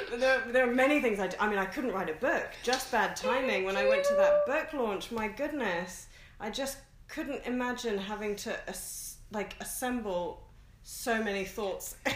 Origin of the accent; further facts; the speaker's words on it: Hong Kong; also born or lived in New Zealand / Australia / London; now in United Kingdom; I'm from Hong Kong originally. I lived in New Zealand and Australia and the UK. I most recently moved over from London.